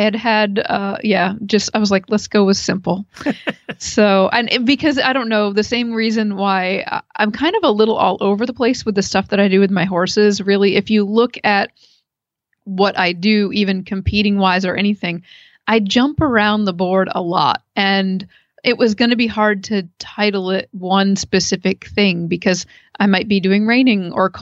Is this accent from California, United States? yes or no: no; Ohio, United States; from Ohio.